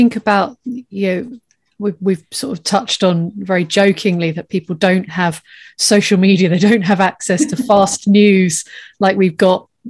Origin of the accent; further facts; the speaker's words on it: East of England, United Kingdom; I'm from the Fens and, you know, we're, you know, nice and dark over there.